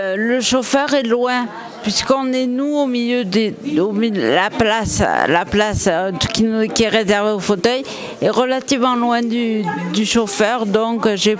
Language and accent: French; Manosque, Provence-Alpes-Côte d'Azur, France; De Manosque.